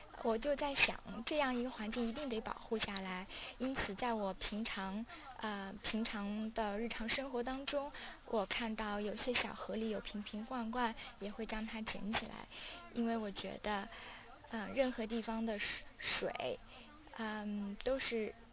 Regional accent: southern China, China; 虽然我是南方人，但是我的外公以及我的爷爷都是北方人，

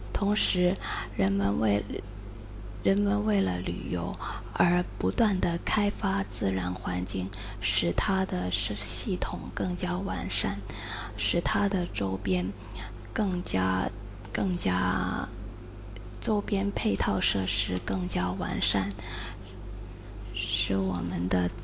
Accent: Guangzhou, Guangdong, China; 那里有我们广州有花市

